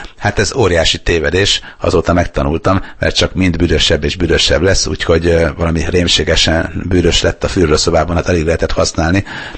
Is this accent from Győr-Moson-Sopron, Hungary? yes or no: yes; Sopron, Győr-Moson-Sopron, Hungary; Akkor még a Kárpát utcában laktam albérletbe, én ugye soproni fiú vagyok